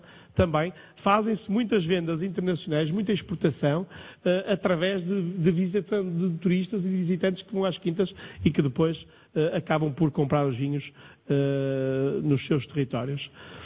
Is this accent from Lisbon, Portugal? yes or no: no; Braga, Portugal; eu venho de uma cidade, de Braga, que fica no coração do Minho, fica a cerca de 40 quilómetros a norte do Porto e fica a 50 e poucos quilómetros da fronteira com a Galiza.